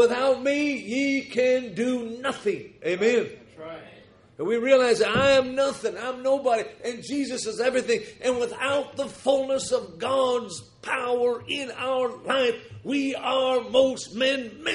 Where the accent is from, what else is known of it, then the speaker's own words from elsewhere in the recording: Minnesota, United States; also born or lived in Yuma, Arizona; Now, of course, I was born in Yuma, Arizona. On the continental United States, Yuma, Arizona will be the hottest spot in the continental United States. And then, of course, I was raised in Minnesota.